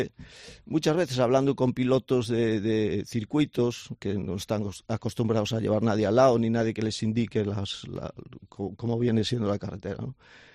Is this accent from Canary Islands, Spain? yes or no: no; Galicia, Spain; Yo, como soy muy gallego, depende.